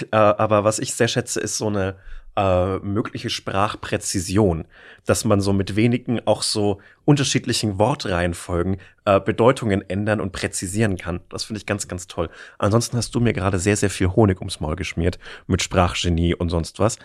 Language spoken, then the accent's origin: German; Bavaria, Germany; ich bin als Franke bin ich immer so ein bisschen angefasst, wenn Leute so fränkisch nachmachen